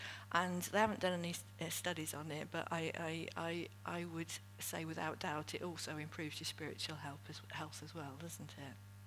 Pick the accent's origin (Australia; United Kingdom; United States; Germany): United Kingdom; And being British, I think we tend to be quite good at that as well.